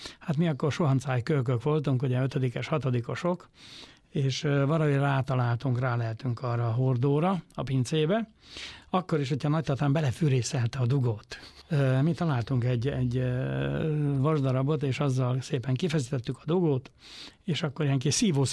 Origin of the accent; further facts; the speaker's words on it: Camăr, Sălaj, Romania; én a Szilágyságból származom, Szilágy-Sombjó környékéről, Kémer helységből. Egy borvidék, ugye a Szilágyságnak egyik legkedveltebb, legszebb borvidéke többek között